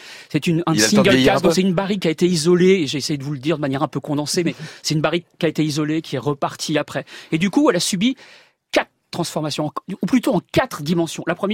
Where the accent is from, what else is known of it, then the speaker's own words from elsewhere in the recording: Normandy, France; comme je suis normand